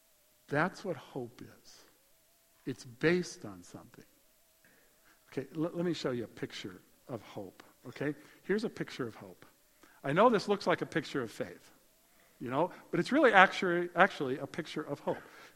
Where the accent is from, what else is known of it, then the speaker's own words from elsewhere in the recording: Colorado, United States; I grew up in Colorado.